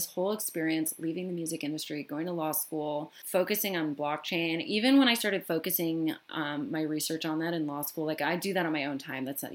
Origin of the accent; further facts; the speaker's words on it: Michigan, United States; let's say where I grew up in Michigan